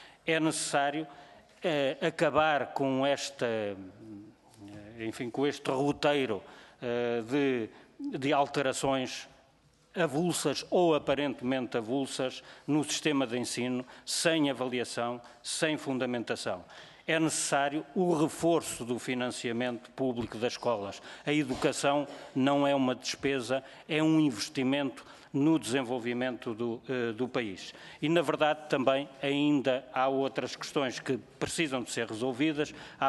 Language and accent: Portuguese; Coimbra, Portugal; eu não sou das Caldas da Rainha, mas sou de Coimbra